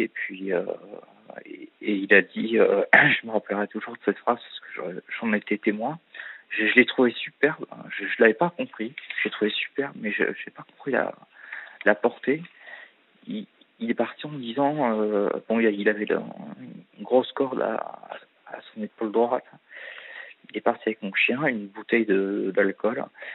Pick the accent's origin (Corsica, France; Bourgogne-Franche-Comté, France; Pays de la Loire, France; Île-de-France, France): Île-de-France, France; Fontainebleau; Nous, on est de Fontainebleau, donc c'est une forêt immense.